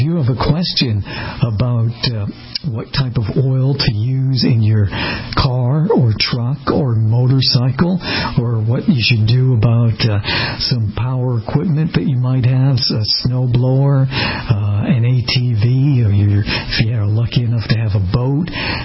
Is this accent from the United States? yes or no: yes; Boston, Massachusetts, United States; If I went back to my hometown of Boston